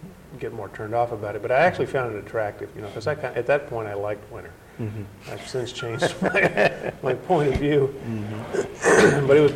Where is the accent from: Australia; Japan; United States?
United States; Little Rock, Arkansas; born there; I was born in Little Rock, Arkansas. The only reason it was Little Rock was because the little town of Keough is just a white spot in the road. Northeast of Little Rock.